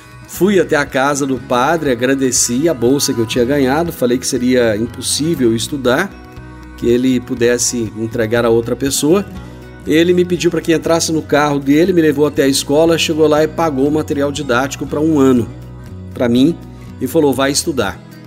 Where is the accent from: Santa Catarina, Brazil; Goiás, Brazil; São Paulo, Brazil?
Goiás, Brazil; Rio Verde; born there; Eu nasci em Rio Verde, no ano de 1966, de uma família muito humilde, de uma família muito pobre.